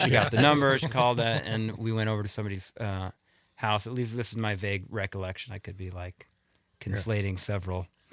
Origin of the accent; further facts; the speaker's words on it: Milwaukee, Wisconsin, United States; I had been to Madison before growing up in the Milwaukee area.